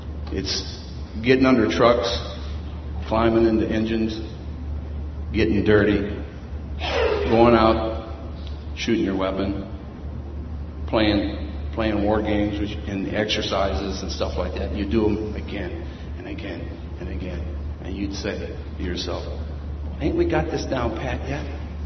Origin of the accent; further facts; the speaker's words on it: St. Louis, Missouri, United States; I was born and raised in St. Louis. And used to run both sides of the rivers, running in gangs and doing all kinds of mayhem, things like that.